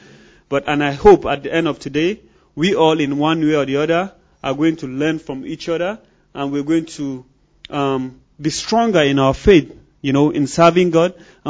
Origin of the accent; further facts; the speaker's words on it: Northern Nigeria, Nigeria; Even me, I never had the opportunity to visit some part of Nigeria as a Nigerian, you know. So, but we both are from northern part of Nigeria